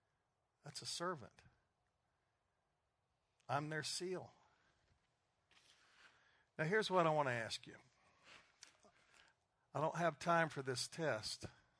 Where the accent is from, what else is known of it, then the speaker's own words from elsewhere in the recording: Alabama, United States; I own a pickup truck and I'm from Alabama.